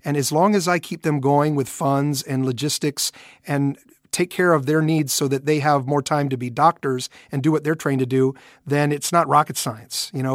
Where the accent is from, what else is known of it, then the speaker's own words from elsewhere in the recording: United States; So as an American citizen, I feel a responsibility.